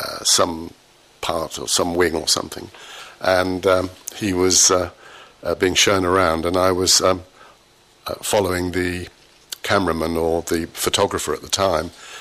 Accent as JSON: {"language": "English", "town": "Liverpool", "region": "North West England", "country": "United Kingdom", "tie": "born or raised there", "said": "Not at all. Not at all. I grew up in Liverpool. We had Merseysound, everything."}